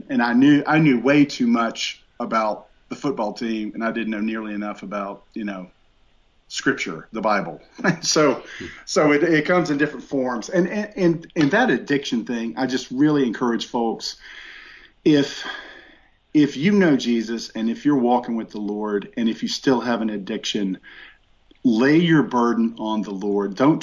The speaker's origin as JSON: {"language": "English", "region": "the South", "country": "United States", "tie": "born or raised there", "said": "I had an addiction to chewing tobacco because I grew up here in the South, and that's what you did."}